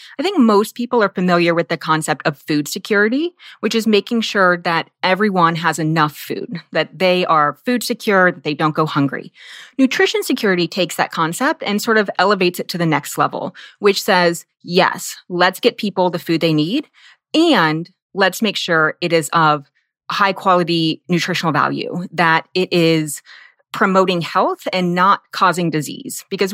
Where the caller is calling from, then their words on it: Kansas City, Missouri, United States; And I'm calling in from Kansas City